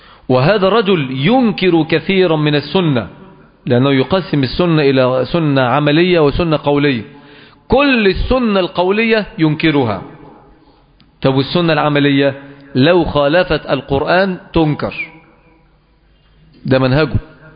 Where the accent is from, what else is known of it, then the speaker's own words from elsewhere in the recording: Mansoura, Dakahlia, Egypt; ولكن نذكره لأنه مذمة في بلدنا المنصورة